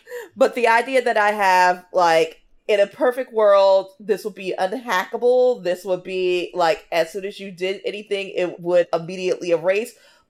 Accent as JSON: {"language": "English", "region": "New Jersey", "country": "United States", "lives_now": "New York, United States", "said": "I mean, I am from New Jersey, and we are a land of aggressive drivers, and I live in New York, a land of equally aggressive drivers."}